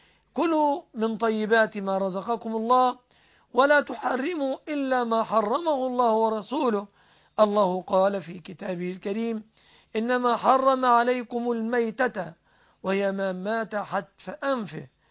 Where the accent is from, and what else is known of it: Egypt